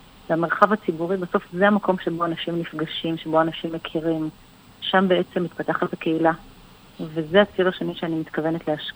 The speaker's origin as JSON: {"language": "Hebrew", "town": "Kfar Saba", "region": "Central District", "country": "Israel", "tie": "born or raised there", "said": "אני ילידת שכונת עלייה בכפר סבא."}